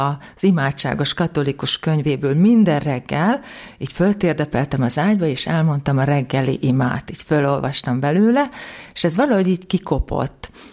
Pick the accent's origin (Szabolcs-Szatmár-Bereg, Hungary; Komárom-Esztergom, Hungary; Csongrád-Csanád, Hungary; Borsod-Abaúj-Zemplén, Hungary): Borsod-Abaúj-Zemplén, Hungary; Borsodban, egy kis faluban születtem, Aktelek mellett, egy nagyon picike, 400 lélek számú faluból származom, és egy református családban születtem.